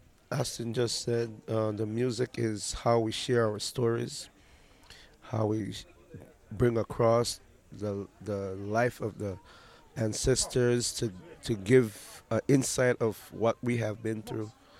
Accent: Belize; And we're from Belize, for those of you who did not know that.

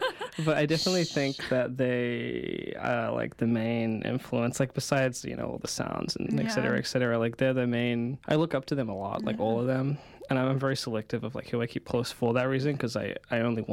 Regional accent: New Zealand; I am from New Zealand.

